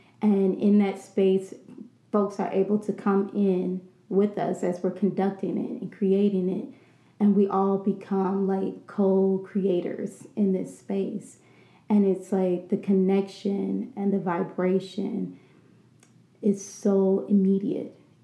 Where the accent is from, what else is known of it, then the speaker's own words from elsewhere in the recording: Arkansas, United States; also born or lived in California; now in Atlanta, United States; But my hometown, where my grandmother lived and raised her family, was in Arkansas, in East Arkansas. And then my first memories are in California.